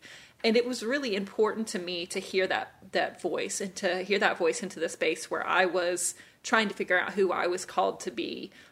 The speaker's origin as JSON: {"language": "English", "region": "the South", "country": "United States", "tie": "born or raised there", "said": "growing up in the South and in the Bible Belt"}